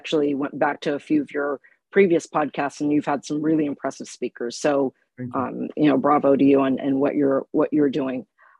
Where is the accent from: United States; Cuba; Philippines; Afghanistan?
Philippines; So I was a second year nursing student, of course, because I'm Filipino.